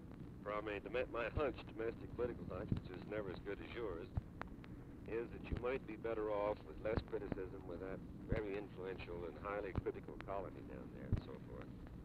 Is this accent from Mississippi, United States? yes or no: no; Texas, United States; The people that I know best that know the language are all from Texas. He's from my hometown.